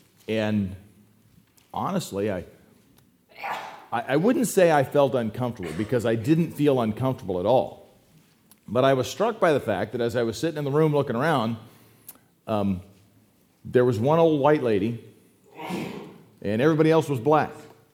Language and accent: English; Yuma, Arizona, United States; I grew up in Yuma, Arizona, and that's actually a picture from near where I grew up